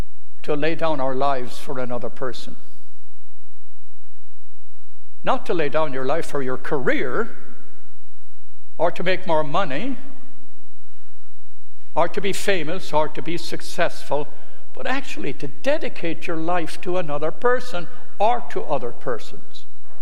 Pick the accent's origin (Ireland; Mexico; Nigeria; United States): Ireland; The second thing, when I got to know him, he was from my hometown. And we shared information and stories about places in our hometown that we both knew.